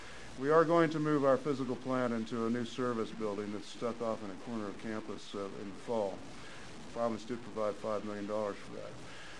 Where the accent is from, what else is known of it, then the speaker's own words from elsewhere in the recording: Texas, United States; It comes naturally. I'm a Texan, after all.